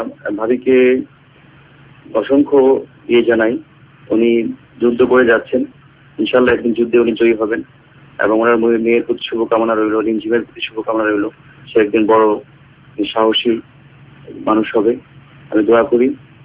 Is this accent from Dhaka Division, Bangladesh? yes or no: yes; Dhaka, Dhaka Division, Bangladesh; actually আমি ঢাকার ছেলে